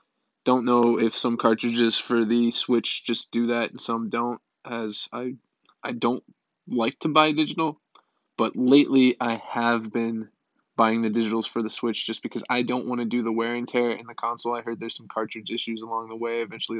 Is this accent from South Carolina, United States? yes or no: no; Florida, United States; I've always loved reptiles. I grew up down in Florida where they're everywhere.